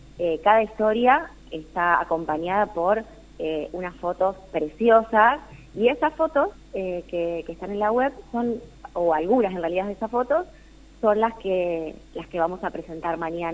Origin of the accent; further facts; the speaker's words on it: Rosario, Santa Fe, Argentina; que yo soy de Rosario